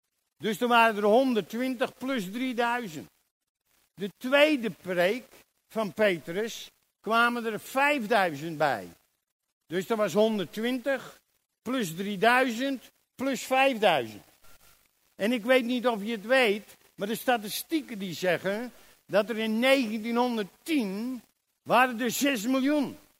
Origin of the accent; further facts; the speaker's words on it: Germany; Dutch is a second language; Ik kom helemaal uit Duitsland.